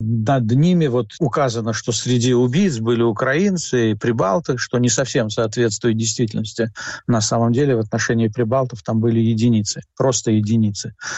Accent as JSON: {"language": "Russian", "country": "Latvia", "tie": "born or raised there", "said": "родился я в Латвии, жил в Латвии, учился там и так далее."}